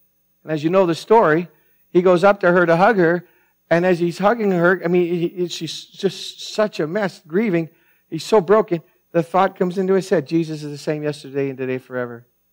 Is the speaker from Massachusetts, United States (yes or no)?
yes; Fitchburg, Massachusetts, United States; I talked to her after because she learns I was there and we're from Fitchburg.